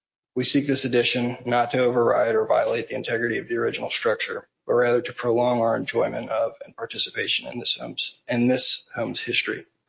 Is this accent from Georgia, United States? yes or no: yes; Savannah, Georgia, United States; I was born and raised in Savannah. I went to a school downtown from preschool to eighth grade.